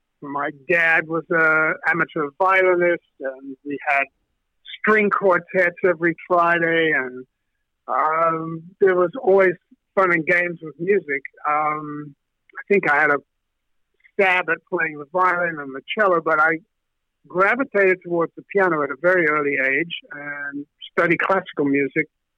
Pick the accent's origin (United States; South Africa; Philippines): South Africa; when I was about, I'm guessing, 3 years old, something like that, growing up in South Africa